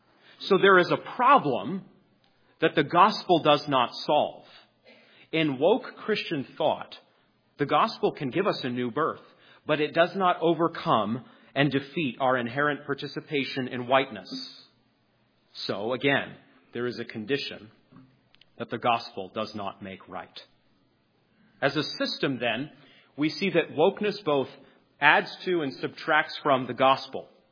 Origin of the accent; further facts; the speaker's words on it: the South, United States; You don't understand. I'm from the South. I'm from this region. We have a very tricky history.